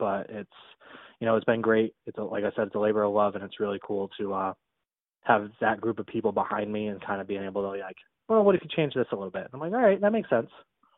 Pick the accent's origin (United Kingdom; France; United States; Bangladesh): United States; New England; I actually work at haunted houses locally. I'm from New England.